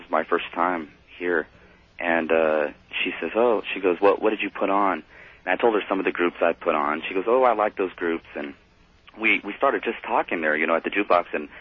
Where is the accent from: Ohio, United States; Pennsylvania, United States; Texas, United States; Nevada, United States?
Texas, United States; El Paso; now in San Antonio, United States; I grew up in El Paso, Texas.